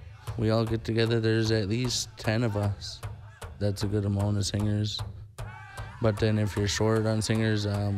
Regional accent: Lac du Flambeau, Wisconsin, United States; I am from Lac-de-Flambeau, Tomahawk Circle.

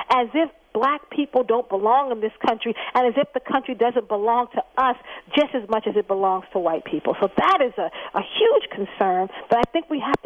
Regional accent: Columbia, South Carolina, United States; also born or lived in Washington, D.C.; Well, I was born in Columbia, and I grew up with my parents between Columbia and Lexington, South Carolina, and Washington, D.C.

